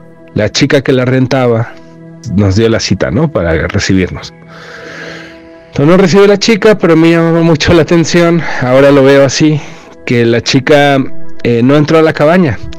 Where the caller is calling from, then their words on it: Morelos, Mexico; Yo soy del estado de Morelos y les envío este mensaje para contarles una experiencia que viví.